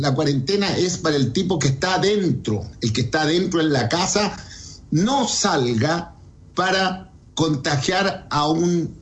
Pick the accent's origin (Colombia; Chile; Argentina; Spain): Chile; somos chilenos y seguimos para adelante.